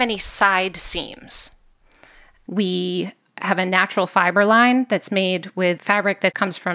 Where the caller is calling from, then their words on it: Lakeville, Connecticut, United States; I'm calling in from Lakeville, Connecticut.